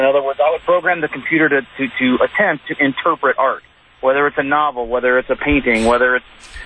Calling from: Fort Worth, Texas, United States; from Fort Worth

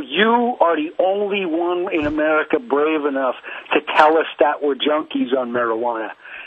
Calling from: San Francisco, California, United States; in San Francisco, KSFO.

